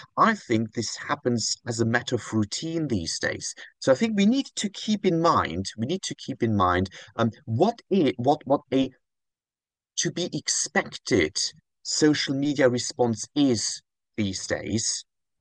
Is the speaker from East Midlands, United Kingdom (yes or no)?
yes; Nottingham, East Midlands, United Kingdom; Well, I'm from Nottingham. It's almost like a Robin Hood effect, you could say.